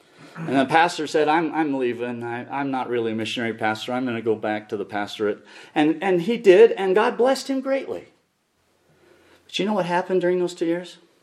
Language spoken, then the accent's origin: English; Cody, Wyoming, United States; I grew up in Cody, and in 1972, Grace Baptist Church started. When I left in 1981 to go finish my education